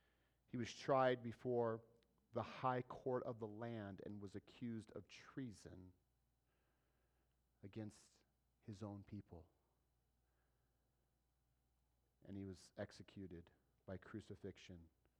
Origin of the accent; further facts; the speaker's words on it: Pueblo, Colorado, United States; we hit Pueblo. And I'm from Pueblo.